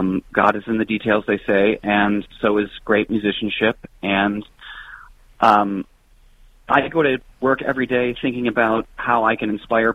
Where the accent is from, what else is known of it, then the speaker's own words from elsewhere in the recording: Grand Haven, Michigan, United States; I am a Michigander. I grew up in Grand Haven, Michigan, and I'm just thrilled to be back in the state after, you know, kind of 20 years away.